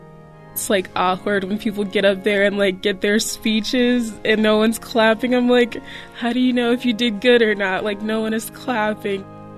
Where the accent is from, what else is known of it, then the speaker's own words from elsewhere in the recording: Michigan, United States; Like, I don't know. Like, I'm from Michigan. That's all you need to know.